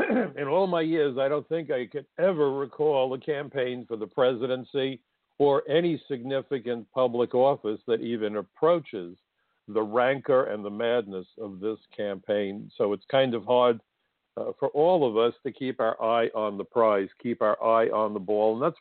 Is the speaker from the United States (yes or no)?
yes; New York City, New York, United States; As a New Yorker, my hometown as well as my country was attacked on that dreadful day.